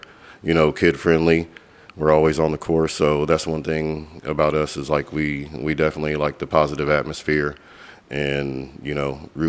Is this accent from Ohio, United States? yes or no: yes; Fairborn, Ohio, United States; also born or lived in Phoenix; Yeah, I went to Fairborn High School. I'm originally from Fairborn.